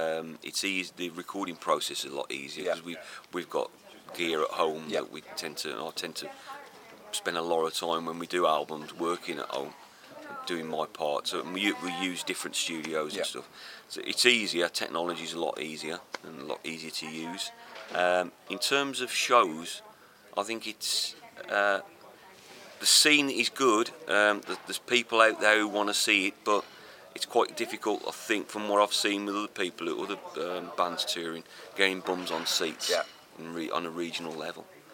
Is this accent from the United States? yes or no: no; England, United Kingdom; we come from sort of Midlands, as you know, and my hometown is Robin